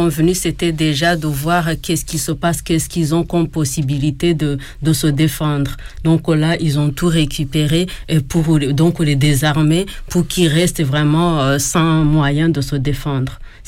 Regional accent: Bisesero, Western Province, Rwanda; je peux mettre le génocide dans chez nous à Bicesero en trois parties

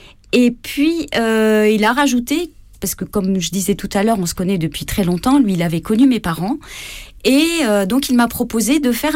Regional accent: Chile; now in France; je suis chilienne au départ. Maintenant, j'ai ma nationalité française depuis de nombreuses années, mais sinon, je suis née au Chili, de parents chiliens.

